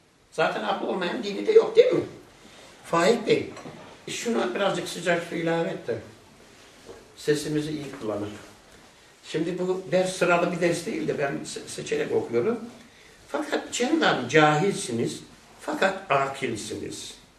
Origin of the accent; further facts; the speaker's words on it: Bozkır, Konya, Turkey; now in Istanbul, Turkey; Sen nerelisin dedi. Ben Konya'nın Bozkır kazasından dedim.